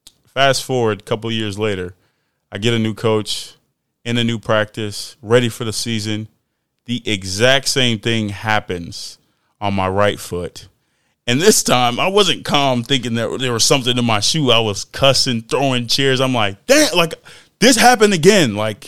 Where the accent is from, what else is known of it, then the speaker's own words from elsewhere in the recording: Fort Worth, Texas, United States; Literally, I'm from Fort Worth, Texas, Funky Town, stand up. They know what time it is, 817.